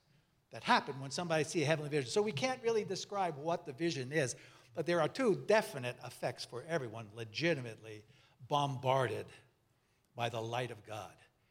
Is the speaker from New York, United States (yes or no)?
yes; Brooklyn, New York, United States; I am actually a native of New York. I was born in Brooklyn.